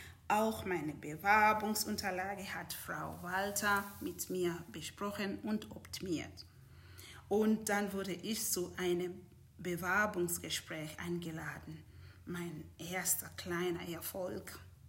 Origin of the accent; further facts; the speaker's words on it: Uganda; now in Heidenheim, Germany; Ich bin 36 Jahre alt, verheiratet und Mutter von 4 wunderbaren Kindern. Ursprünglich komme ich aus Uganda.